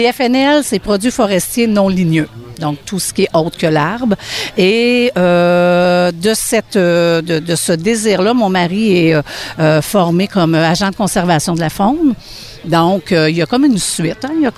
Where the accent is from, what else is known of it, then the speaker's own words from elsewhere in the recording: Saint-Côme, Quebec, Canada; Oui, je suis de Saint-Côme et on cueille dans la région là, de Lanaudière. Matawinie, plus précisément, aussi.